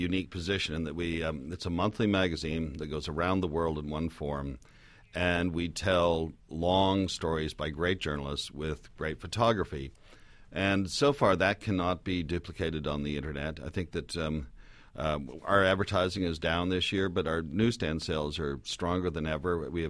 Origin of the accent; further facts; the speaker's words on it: Canada; I'm from Canada, where it's far less prevalent there.